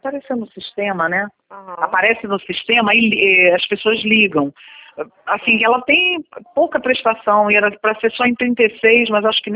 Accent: Rio de Janeiro, Brazil; Eu sou do Rio.

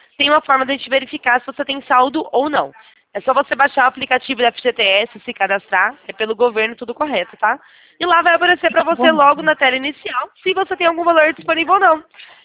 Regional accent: Campinas, São Paulo, Brazil; Eu sou de Campinas, interior de São Paulo

